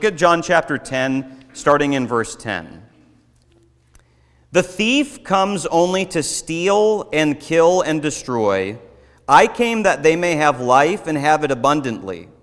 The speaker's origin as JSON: {"language": "English", "region": "Minnesota", "country": "United States", "tie": "born or raised there", "said": "So I grew up in Minnesota, and I go down to Nashville after getting married, and I train to preach there. And then I go out to California, and I'm preaching there for 4 years."}